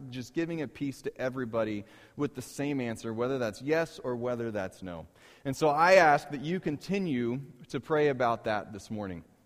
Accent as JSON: {"language": "English", "region": "Wyoming", "country": "United States", "said": "We're from Wyoming. Is that in Michigan?"}